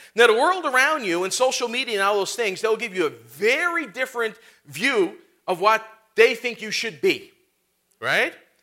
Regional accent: Newfoundland and Labrador, Canada; now in Thunder Bay, Canada; I'm originally from Newfoundland, and lived there in Thunder Bay for the last 14 years.

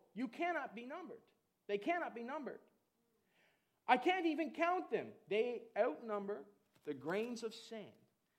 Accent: Newfoundland and Labrador, Canada; Yeah, I'm from Newfoundland, and so there's lots of beaches, and there's lots of sand around there in places, man.

